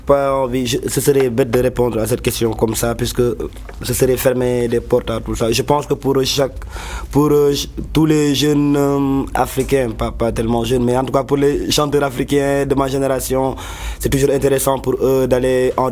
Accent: Senegal; on est des Baïfal, on n'est pas des Rastafarians qui viennent de la Jamaïque. Moi, je viens du Sénégal et on a une culture musulmane. C'est une branche soufie de la religion musulmane, le Baïfal.

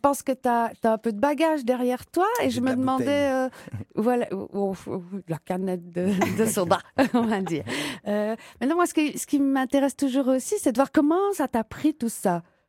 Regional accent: Herstal, Wallonia, Belgium; Moi, j'ai pas eu beaucoup d'embouteillages, je viens d'Herstal.

